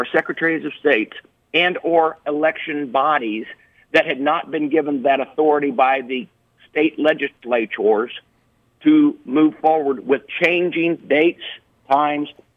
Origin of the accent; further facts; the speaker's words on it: Illinois, United States; I come from Illinois. I know where fraud exists.